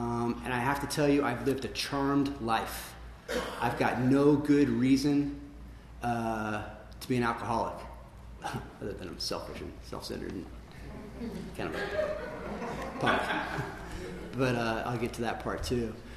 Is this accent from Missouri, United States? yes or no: no; Lancaster, California, United States; So yeah, man, I grew up here. It was an exciting time to be growing up in Lancaster, Avenue K. I grew up at 2741 West Avenue K. I was the last house on the street before the college.